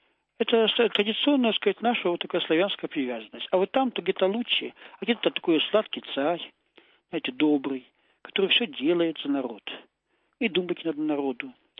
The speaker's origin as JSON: {"language": "Russian", "country": "Russia", "said": "Я бы сказал, что народ белорусский, вот, я россиянин"}